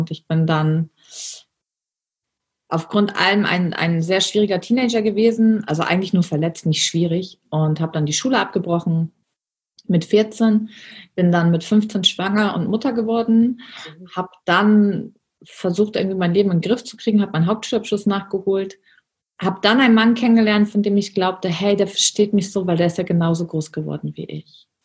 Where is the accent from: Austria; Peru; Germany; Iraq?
Germany; Und ich komme tatsächlich echt aus dem letzten Loch irgendwie. Also meine Mutter wollte mich nicht. Ich bin in der Armutsgrenze von Deutschland geboren und aufgewachsen.